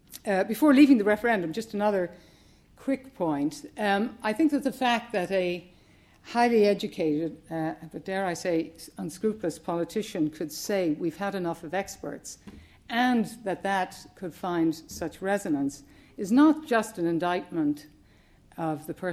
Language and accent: English; Ireland; moved away as an adult; also born or lived in United States / Scotland; now in United Kingdom; Speaking personally, as somebody born and raised in Ireland, spent my academic career in the US, then moved to Scotland and am now down in England, I might be considered a citizen of the world